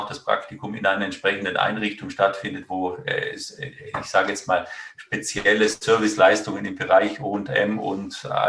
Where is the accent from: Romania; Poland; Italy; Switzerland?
Italy; now in Germany; Ich bin ursprünglich aus Italien